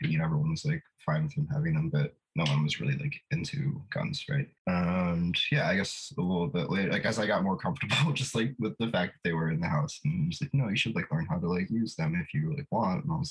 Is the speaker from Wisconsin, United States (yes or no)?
no; Maryland, United States; also born or lived in Washington, D.C.; now in Philadelphia, United States; I live in West Philadelphia. So I did not grow up around guns at all. I grew up in Maryland, D.C.